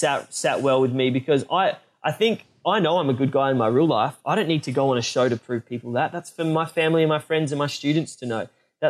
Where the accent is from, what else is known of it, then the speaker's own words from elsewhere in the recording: Adelaide, South Australia, Australia; is actually from Adelaide. She's from my hometown and from Matt's hometown.